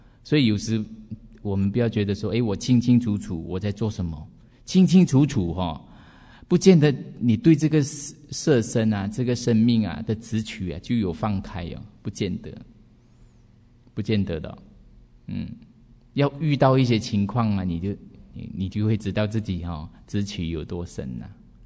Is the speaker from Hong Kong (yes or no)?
no; Malaysia; 我们外国人那边，我们马来西亚没有在点这种